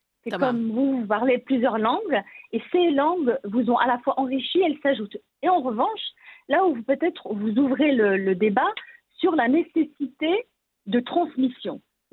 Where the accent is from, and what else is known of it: Morocco; first language Berber; French is a second language